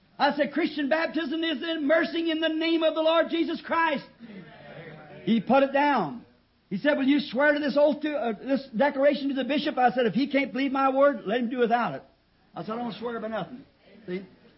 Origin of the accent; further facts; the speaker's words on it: Ireland; Now, I'm an Irishman.